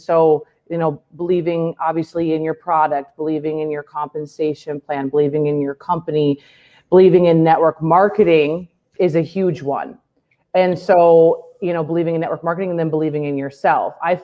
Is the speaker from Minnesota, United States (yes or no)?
yes; Minnesota, United States; you know, raised by a single mom in the Midwest.